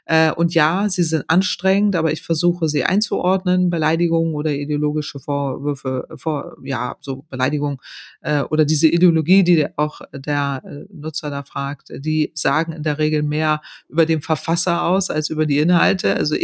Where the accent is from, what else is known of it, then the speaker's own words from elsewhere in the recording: North Germany, Germany; ich komme aus Norddeutschland, da dreht auch öfters mal der Wind